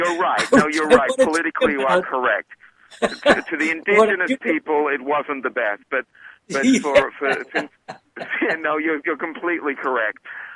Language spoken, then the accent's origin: English; Australia; now in United States; Absolutely, I'm from Australia. I am now a New Yorker, but I'm from Australia